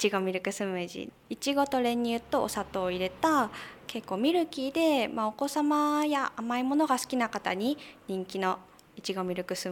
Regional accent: Fujisawa, Kanagawa, Japan; 私自身藤沢で生まれ育ったということもあって、

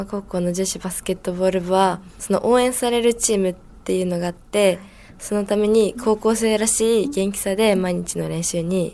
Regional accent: Yokohama, Kanagawa, Japan; 出身は横浜市です。

